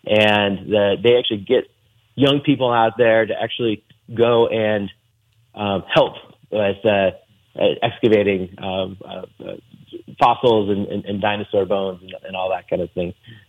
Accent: Sidney, Nebraska, United States; You know, growing up in Sydney, we'd sometimes try to get over to Brockway Dairy Day.

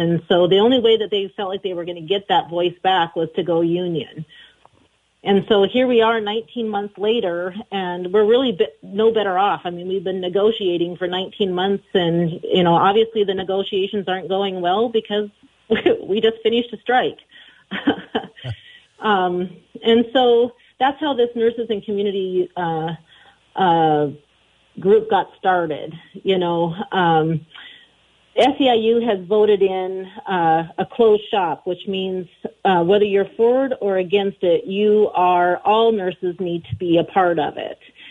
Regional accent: Montana, United States; I grew up in Montana. I grew up in a little town over on the east side of the mountains.

